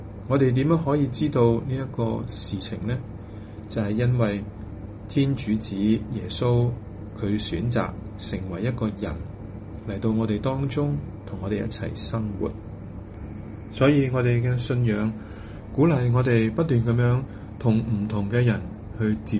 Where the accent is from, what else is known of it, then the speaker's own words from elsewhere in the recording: Guangdong, China; 因为我们广东人说重要的事情讲三次